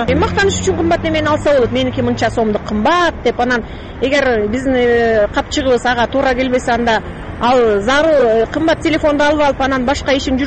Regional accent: Kara-Balta, Chuy Region, Kyrgyzstan; мен Карабалтадан келдим.

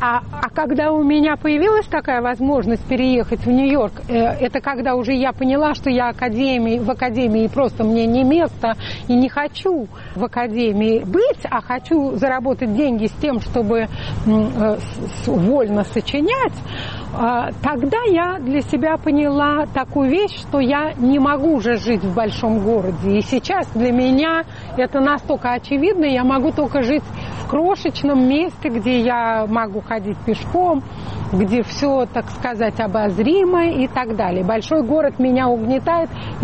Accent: Moscow, Russia; Мы москвичи, по-моему, иначе смотрели на эти вещи.

